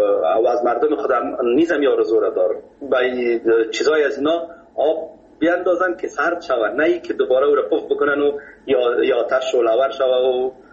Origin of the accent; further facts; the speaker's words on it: Kabul, Afghanistan; در فامیل که ما بزرگ شدیم، ما از مردم خود کابل هستیم، از شهر کونی کابل.